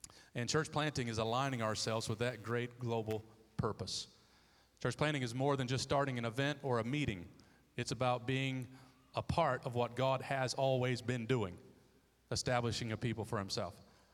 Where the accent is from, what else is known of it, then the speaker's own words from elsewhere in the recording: Detroit, Michigan, United States; I'm originally from Detroit.